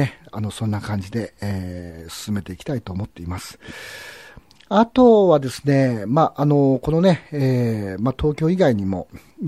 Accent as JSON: {"language": "Japanese", "region": "Aichi", "country": "Japan", "said": "私愛知県人なんで、まあ、愛知県の様子は一番よく知ってるつもりでいるんですけどもね"}